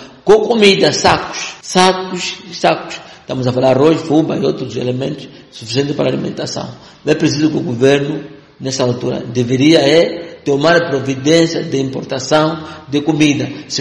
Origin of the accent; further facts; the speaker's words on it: Angola; eu como angolano